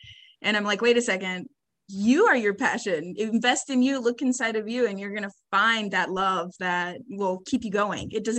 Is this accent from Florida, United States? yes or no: yes; Tampa, Florida, United States; I'm from Tampa.